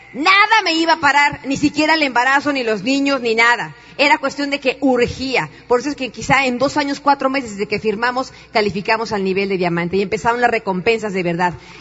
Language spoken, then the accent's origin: Spanish; Mexico; me doy cuenta cómo somos los mexicanos, de verdad, la gente hispana.